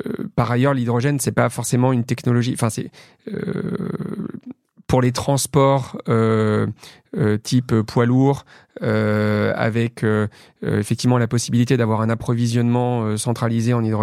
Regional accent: Lyon, Auvergne-Rhône-Alpes, France; moved away as an adult; J'ai grandi dans la banlieue est de Lyon. Je suis resté à Lyon jusqu'à mes 20 ans, classe prépa, et puis voilà, mon école d'ingénieur m'a amené à Paris.

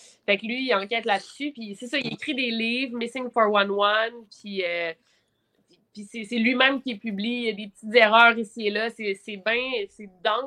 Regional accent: Quebec City, Quebec, Canada; Puis moi, je viens de Québec.

